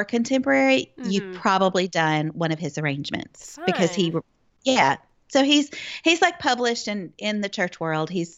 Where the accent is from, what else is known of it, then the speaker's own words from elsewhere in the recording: Memphis, Tennessee, United States; But I grew up in the Memphis area in a Christian family. I went to church from, you know, the day my parents brought me home from the hospital.